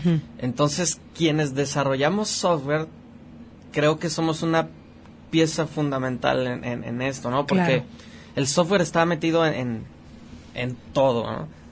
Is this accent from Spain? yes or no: no; El Grullo, Jalisco, Mexico; also born or lived in Guadalajara; Pues me considero del Grullo porque pues ahí fue donde pasé mis primeros años. Mi familia, de alguna manera, venimos de ahí.